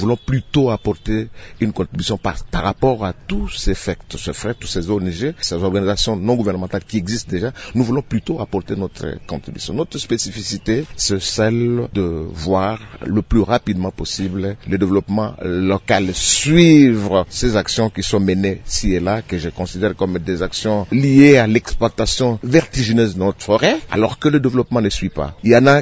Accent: DR Congo

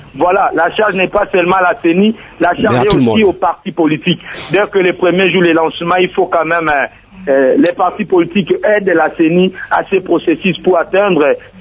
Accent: DR Congo

